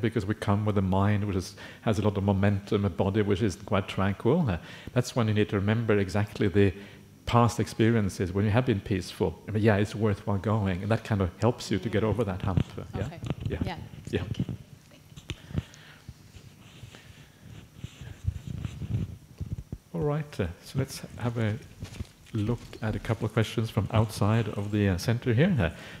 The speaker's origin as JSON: {"language": "English", "country": "Norway", "tie": "born there", "second_language": "English", "said": "I was born in Norway. That's where my accent is from."}